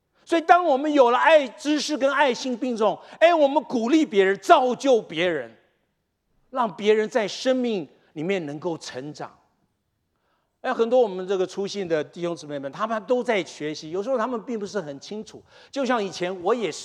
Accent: China; 我们中国人哎，在后面，这老公走在前面，老婆走在后面啊

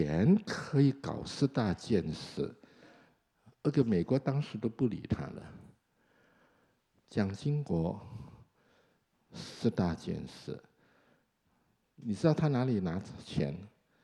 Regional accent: Indonesia; 我是在印尼长大的，所以我可以中间不偏左右啊。

